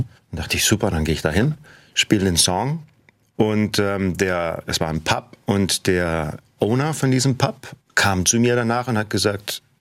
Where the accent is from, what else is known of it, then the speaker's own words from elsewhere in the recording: Ronshausen, Hesse, Germany; also born or lived in Rotenburg an der Fulda; ja, in Rotenburg-Würmel geboren und in Ronshausen aufgewachsen.